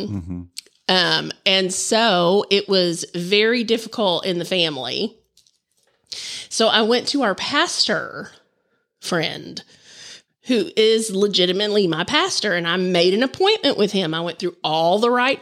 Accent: Texas, United States; we're from Texas. It wasn't uncommon to see the rifle in the back of a pickup.

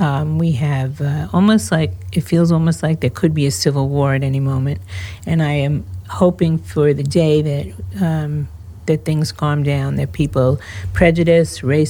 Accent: United States; I have been very nervous about our world, mostly as an American

